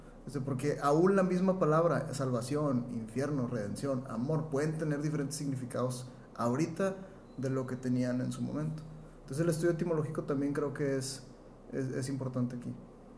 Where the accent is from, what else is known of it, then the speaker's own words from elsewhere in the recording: United States; Spanish is a second language; Correcto, es que soy gringo.